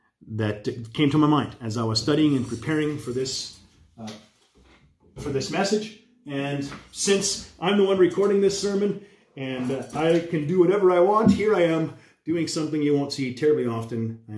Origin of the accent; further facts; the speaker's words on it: Canada; When I was a kid growing up in Canada